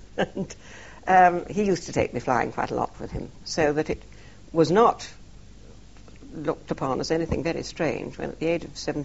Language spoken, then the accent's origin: English; Cambridge, East of England, United Kingdom; born there; Well, I was born in Cambridge in 1920 to...